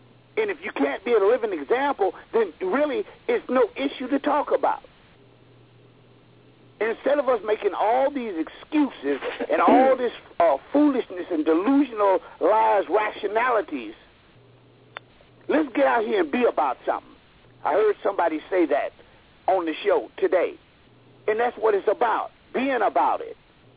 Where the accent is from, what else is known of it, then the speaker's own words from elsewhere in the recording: Detroit, Michigan, United States; I'm from Detroit.